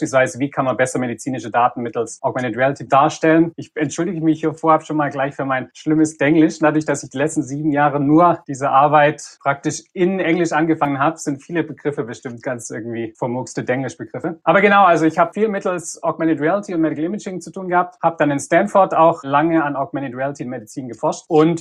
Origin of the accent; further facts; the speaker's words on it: Reutlingen, Baden-Württemberg, Germany; moved away as an adult; also born or lived in Leipzig; now in United States; gebürtiger Reutlinger im Schwabenland, habe dann in Leipzig studiert und bin nach meinem Doktor in die USA gekommen, nach Stanford.